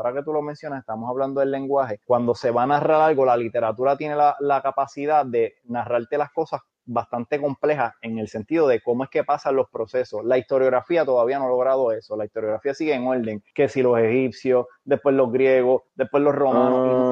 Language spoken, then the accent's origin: Spanish; Puerto Rico; moved away; yo cuando me fui de aquí de Puerto Rico, yo no sabía nada.